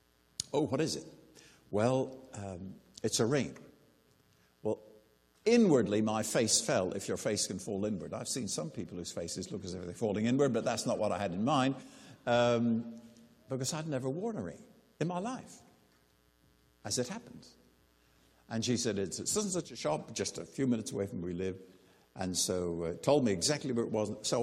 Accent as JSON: {"language": "English", "country": "Guernsey", "tie": "born or raised there", "said": "I was born and raised in the Channel Island of Guernsey"}